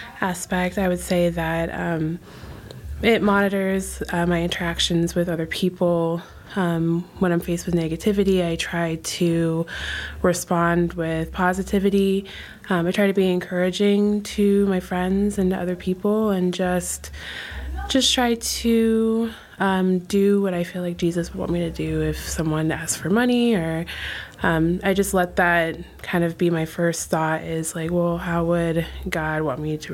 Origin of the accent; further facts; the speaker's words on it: Arizona, United States; now in Albany, United States; I'm originally from Arizona. I live in Albany right now.